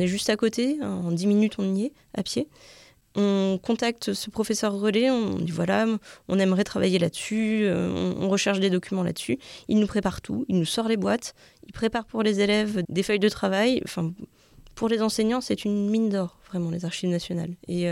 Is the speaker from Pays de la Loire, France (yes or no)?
no; Blois, Centre-Val de Loire, France; Je viens de Blois